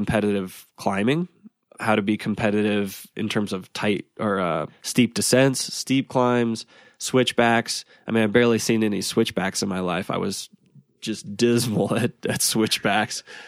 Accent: Dripping Springs, Texas, United States; So I was born in a kind of rural outside Austin, Texas, about 20 minutes outside of Austin, Texas. Closest town was this very little town called Dripping Springs that is now not such a little town. But yeah, born and raised there in central Texa

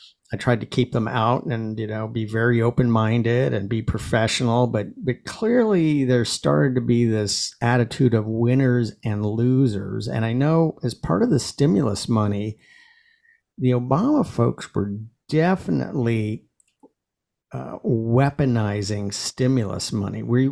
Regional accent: Seattle, Washington, United States; growing up in Seattle, I got to know a lot of the folks from British Columbia and Vancouver.

